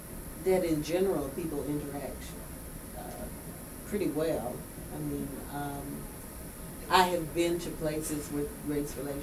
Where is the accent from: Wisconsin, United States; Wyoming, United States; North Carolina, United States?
North Carolina, United States; Durham; I'm not sure that growing up in Durham was much different from growing up in any other town about the same size.